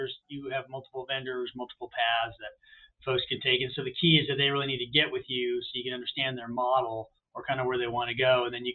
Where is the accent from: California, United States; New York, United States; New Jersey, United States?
New Jersey, United States; born there; I was born in Jersey. I know the deal. All the Italians.